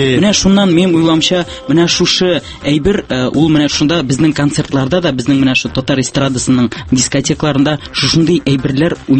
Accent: Biklyan, Tatarstan, Russia; Мин үзем Ашалы ягыннан, Тукай районы Биклән авылында минем балачагым шунда үсте.

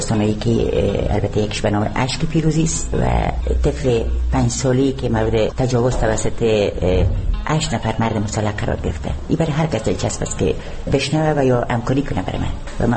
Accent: Baghlan, Afghanistan; also born or lived in Kabul; در حدود 50 سال دارم. من در ولایت بغلان در شهر بلخندی به دنیا آمدیم. تحصیلات ابتدایی البته در ولایت بغلان ادامه دادیم.

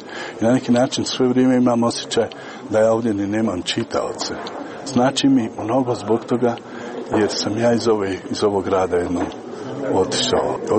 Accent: Tuzla, Federation of Bosnia and Herzegovina, Bosnia & Herzegovina; ja dolazim iz Tuzle i na neki način ovo je mene više od simboličkog povratka kući.

